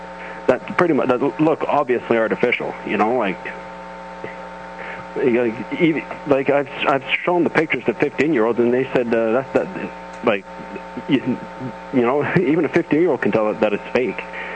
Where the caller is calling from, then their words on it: Iroquois Falls, Ontario, Canada; Hello, yes … from Iroquois Falls.